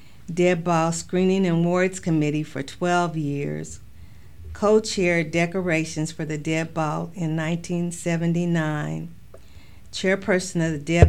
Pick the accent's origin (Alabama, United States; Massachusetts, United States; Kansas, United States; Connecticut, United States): Kansas, United States; Great Bend; born there; I was born in Great Bend, Kansas in 1947. On December the 26th, with my twin sister